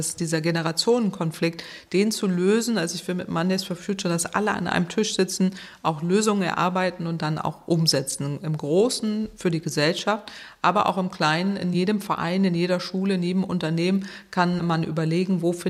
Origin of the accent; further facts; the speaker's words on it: Northwest Germany, Germany; Ich komme aus dem Nordwesten Deutschlands, da gibt es ganz viel Gegenwind.